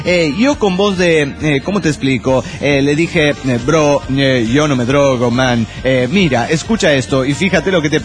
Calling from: Buenos Aires, Argentina; de Buenos Aires, Argentina.

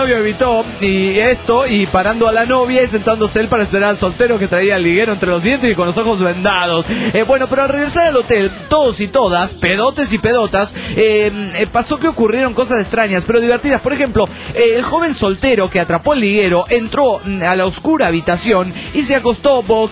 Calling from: Los Cabos, Baja California Sur, Mexico; de Los Cabos, Baja California Sur.

